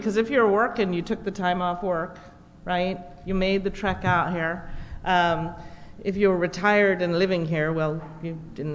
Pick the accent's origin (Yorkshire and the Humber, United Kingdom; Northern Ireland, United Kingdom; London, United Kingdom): London, United Kingdom; I was born in London, and many of you know I grew up in a pub.